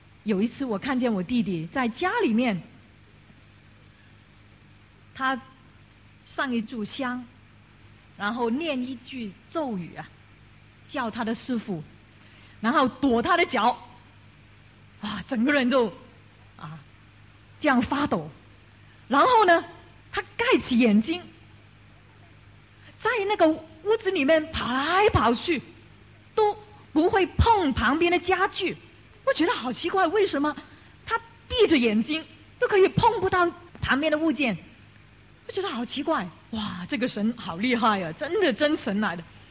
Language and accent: Chinese; Hong Kong; Chinese is a second language; 我们都是广东人呐，所以你听了我的国语，你知道是香港来的